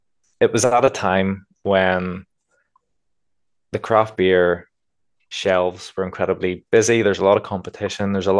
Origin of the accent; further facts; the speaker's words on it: Northern Ireland, United Kingdom; And I think as Northern Irish people as well, we tend to be reasonably modest